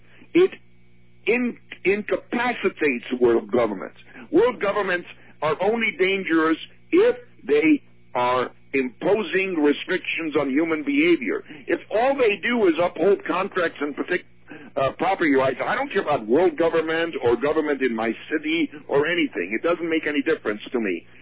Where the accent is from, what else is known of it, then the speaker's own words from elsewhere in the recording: Hungary; moved away; I was born in Hungary, and I lived under Stalin's rule until 1953.